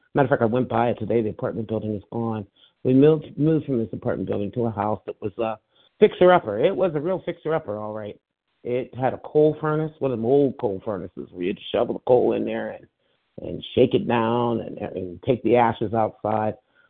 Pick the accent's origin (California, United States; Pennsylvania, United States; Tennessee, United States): Pennsylvania, United States; born there; I was born outside of Pittsburgh, little town near a river